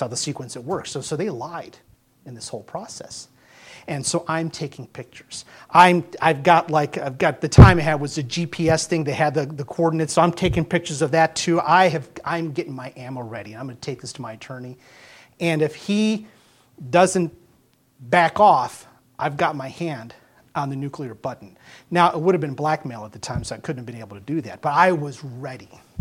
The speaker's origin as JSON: {"language": "English", "region": "Florida", "country": "United States", "tie": "born or raised there", "said": "Of course, growing up in Florida, climbing a mountain, there's no such thing there."}